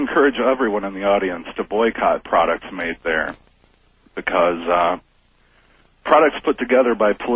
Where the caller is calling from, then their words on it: Phoenix, Arizona, United States; I'm calling from Phoenix.